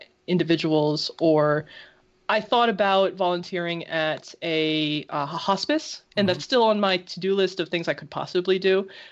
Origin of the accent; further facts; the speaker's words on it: United States; born there; But I was born in America. Actually, this is an even better example. I am Filipino. You know, my parents are from there, and their parents and their parents.